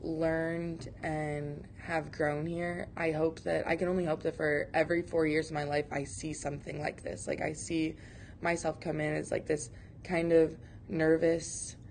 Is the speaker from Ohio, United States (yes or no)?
no; Michigan, United States; I'm from Michigan.